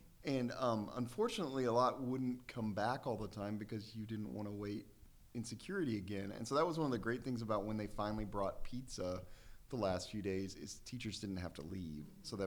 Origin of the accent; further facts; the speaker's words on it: Amarillo, Texas, United States; now in Charleston, United States; I live in Charleston, West Virginia. I'm originally from Amarillo, Texas.